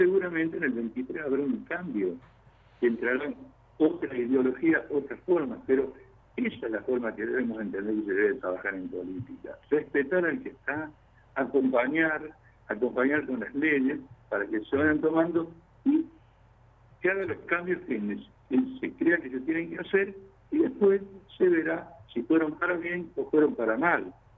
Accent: Argentina; lo que debemos seguir como argentinos

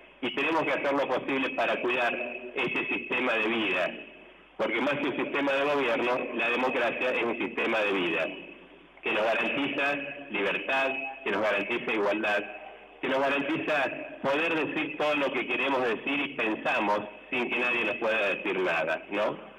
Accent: Argentina; todos somos argentinos.

